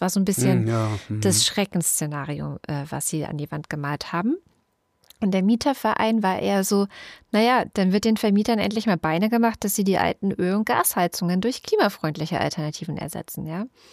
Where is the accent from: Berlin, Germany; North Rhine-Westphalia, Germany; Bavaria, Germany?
Berlin, Germany; Und das finde ich als Berlinerin schon den puren Wahnsinn.